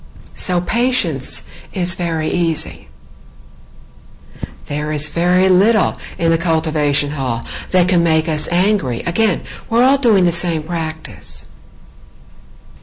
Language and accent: English; United States; I am from the United States.